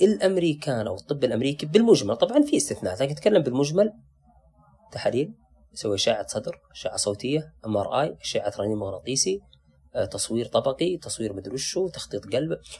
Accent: Saudi Arabia; أنا الجهاز هذا ما هاخذه معي بالطيارة ودي ديرتي

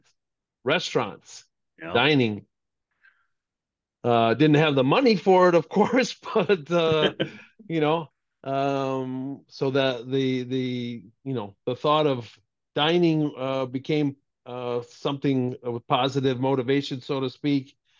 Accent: Milwaukee, Wisconsin, United States; In my hometown, I didn't mention that, but yeah, I'm born and raised in Milwaukee, okay. Wisconsin.

